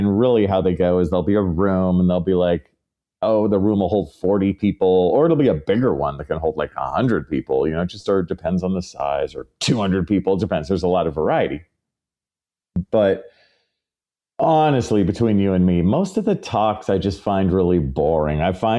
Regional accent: California, United States; But I always have that East Bay vibe towards San Francisco. You know, I'm from the East Bay, dude.

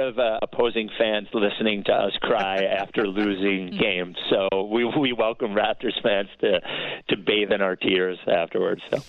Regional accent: Philadelphia, Pennsylvania, United States; and I'm born and raised in Philadelphia, right? 45 years old, seen a lot of psychotic crowds.

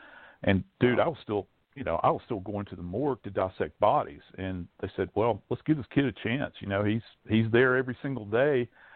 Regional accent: Louisiana, United States; born there; I was born in North Louisiana, but all of my family lived in South Louisiana in the New Orleans area, and had uncles down there and extended family.

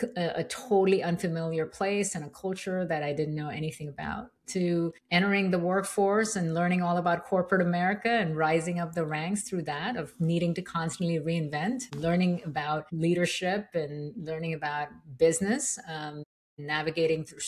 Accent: India; moved away as an adult; now in United States; growing up in India at a time when there were very limited resources and all of the big dreams that I had, I believe that America was the place where they'll come true. So, you know, in my early 20s, left my home

